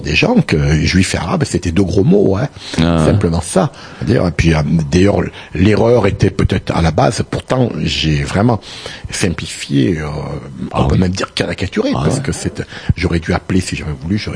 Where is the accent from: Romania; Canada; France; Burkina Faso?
France; Toulon, Provence-Alpes-Côte d'Azur; now in Paris, France; j'ai quitté Toulon pour aller à Paris. On est à la fin des années 70